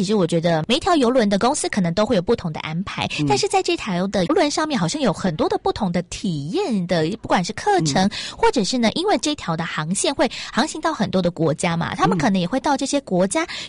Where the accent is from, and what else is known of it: Taiwan